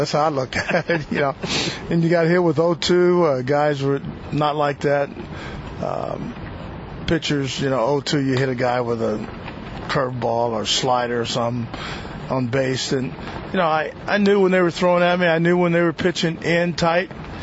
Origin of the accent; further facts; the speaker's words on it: Texas, United States; I grew up in Texas and we played and it was hot all the time, so I never had that.